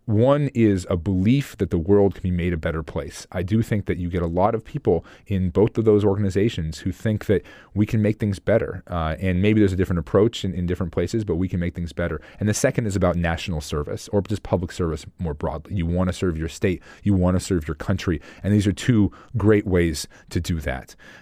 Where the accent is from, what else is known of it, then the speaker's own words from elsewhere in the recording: Cordova, Alaska, United States; I grew up in Cordova